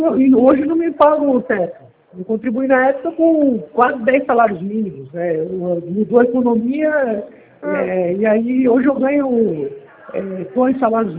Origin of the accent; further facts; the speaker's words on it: Praia Grande, São Paulo, Brazil; sou de Praia Grande, São Paulo.